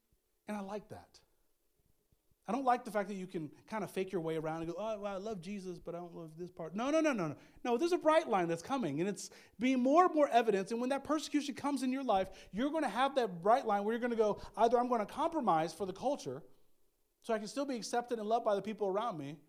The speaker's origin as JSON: {"language": "English", "country": "United States", "tie": "born or raised there", "said": "we grew up in America where it was everybody was Christian."}